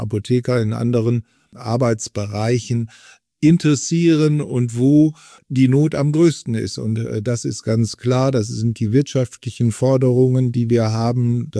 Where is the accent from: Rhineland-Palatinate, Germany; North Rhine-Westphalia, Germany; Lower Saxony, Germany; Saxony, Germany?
North Rhine-Westphalia, Germany; Düsseldorf; in meiner Heimatstadt Düsseldorf